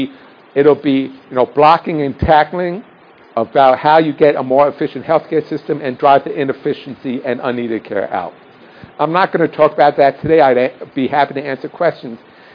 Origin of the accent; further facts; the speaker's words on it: New York City, New York, United States; I grew up in New York City. It was a public high school, Bayside High School in Queens, New York.